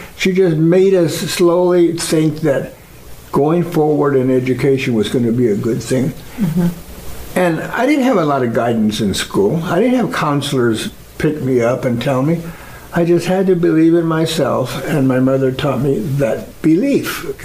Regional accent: United States; I grew up as Mexican American, born in the United States, and I didn't go to special schools or have special things.

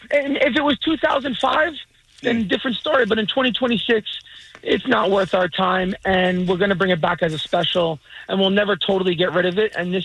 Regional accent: East Coast, United States; Growing up on the East Coast, they tell you that's who's got the best barbecue chicken pizza.

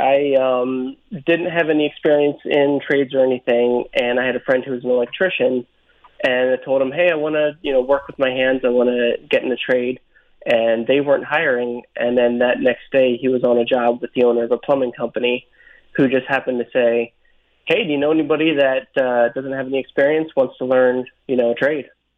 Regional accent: Pennsylvania, United States; now in Tucson, United States; I grew up in Pennsylvania and did a lot of plumbing out there, and then moved here to Tucson about 5 years ago.

